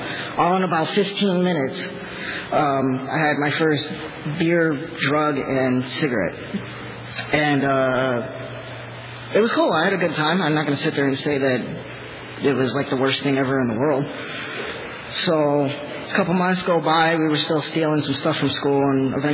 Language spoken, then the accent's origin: English; Sylmar, California, United States; also born or lived in Santa Clarita; I was raised in Sylmar, California, which is the north city of the San Fernando Valley. And in about junior high, we moved to basically the suburbs of Los Angeles. We moved to the northern city of Santa Clarita.